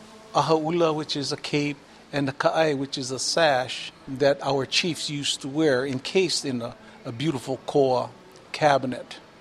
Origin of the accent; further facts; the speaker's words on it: Hawaii, United States; Aloha, welcome, Tom. Born and raised on the Hamakua Coast.